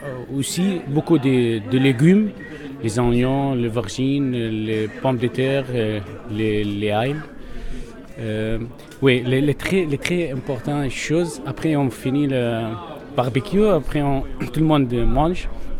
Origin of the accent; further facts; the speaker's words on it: Palestine; Et je viens de Palestine.